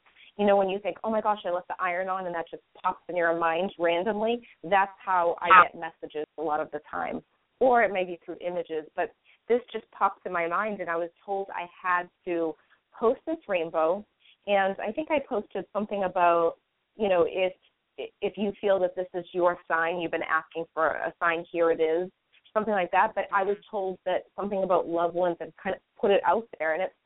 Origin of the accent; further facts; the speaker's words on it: Boston, Massachusetts, United States; now in Tampa, United States; I'm from Boston, but I live in Tampa, and about 30 minutes from the city